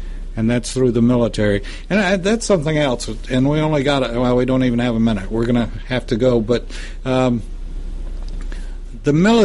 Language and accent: English; United States; I am an American.